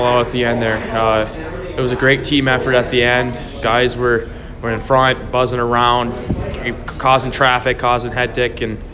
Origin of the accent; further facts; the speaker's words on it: Mahtomedi, Minnesota, United States; I'm from Matamidi, Minnesota, and I'm 2004.